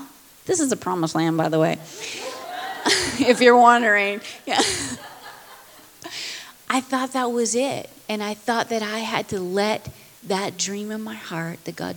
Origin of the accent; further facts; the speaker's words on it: Canada; we were Canadians, we moved from Canada, we moved to California, and then after 5 short years, he called us to move back to Canada.